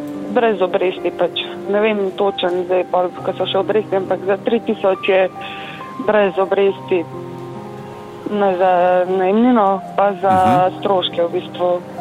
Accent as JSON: {"language": "Slovenian", "town": "Škofja Loka", "region": "Upper Carniola", "country": "Slovenia", "said": "Ja sem iz Škofje Loke"}